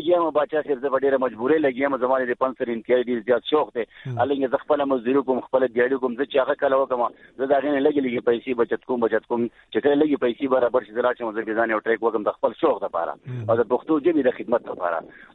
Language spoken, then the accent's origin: Pashto; Gulkada, Khyber Pakhtunkhwa, Pakistan; زمونږ خو په سواد منګور شهر نه تقریبا یو 10-15 منځار د ګولکده وته وي